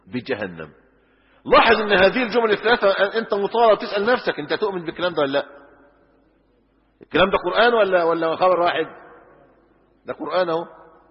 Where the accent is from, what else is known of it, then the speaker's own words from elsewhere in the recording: Egypt; عشان كده مثلا احنا عندنا في مصر قصور